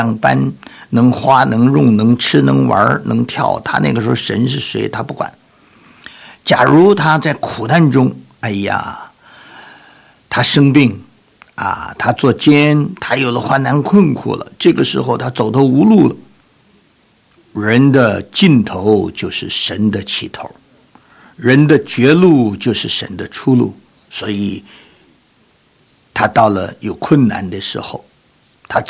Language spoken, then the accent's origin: Chinese; China; 我们中国人说，痛极了叫娘，这苦极了呢就呼天